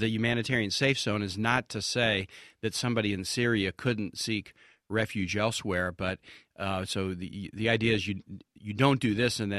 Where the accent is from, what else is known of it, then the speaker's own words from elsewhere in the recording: Virginia, United States; I see it in my home state of Virginia all the time.